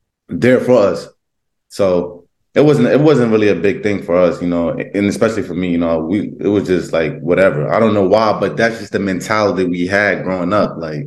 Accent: New Jersey, United States; I mean, I'm from Jersey. We don't call it bodegas.

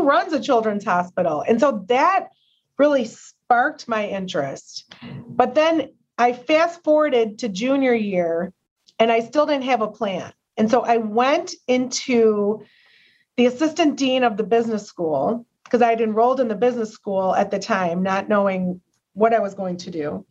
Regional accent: Farmington Hills, Michigan, United States; I grew up in Farmington Hills, Michigan. It was my parents and my brother

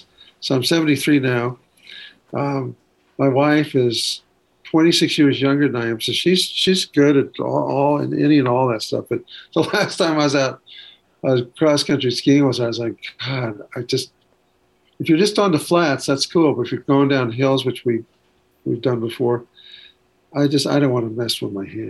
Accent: Ventura, California, United States; also born or lived in Waco, Texas; I grew up in, I was born in Texas, Waco, or Waco as I've called it for years. But, from 2 years of age on, I was in Ventura, California, which is on the coast.

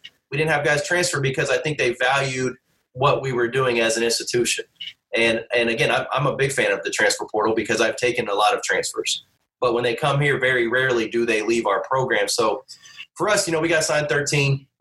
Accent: Daytona Beach, Florida, United States; also born or lived in Lexington; Like, I'm from Daytona Beach, obviously born in Lexington, but I'm from Daytona.

